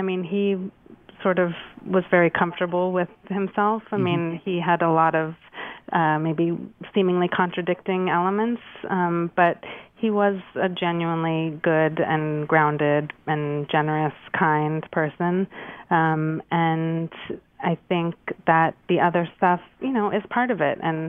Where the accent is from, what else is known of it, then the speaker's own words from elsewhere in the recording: Toronto, Ontario, Canada; born there; I was born in Toronto while they were there making the show.